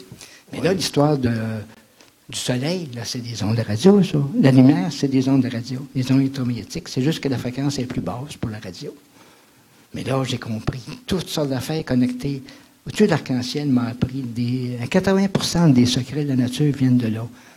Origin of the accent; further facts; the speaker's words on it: Trois-Rivières, Quebec, Canada; born there; Mais moi, je suis né à Trois-Rivières, puis j'ai travaillé à CHLN comme opérateur pendant 7-8 mois, quand j'avais 16 ans.